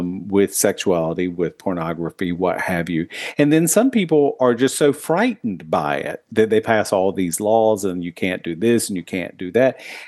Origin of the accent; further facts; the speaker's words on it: North Carolina, United States; there were some adult bookstores not far from where I grew up in Eastern North Carolina.